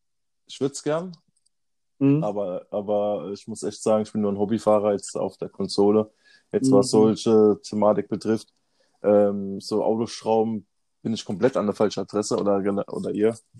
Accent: Schifferstadt, Rhineland-Palatinate, Germany; accent: Kurpfalz dialect; ich bin Kurpfälzer, komme aus Schifferstadt. Das ist der Nähe von Ludwigshafen. Die muss nicht kennen. Mannheim. Kennt ja eigentlich jeder. Ist so das Eck, nennt sich Kurpfalz. Und so ist auch mein Dialekt, wie man auch hört.

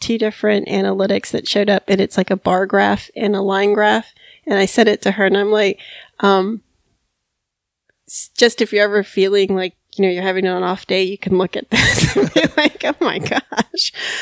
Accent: Hialeah, Florida, United States; also born or lived in New York, United States; I'm from New York and Miami. So born in New York, raised in Miami. So I'm 305. Hialeah.

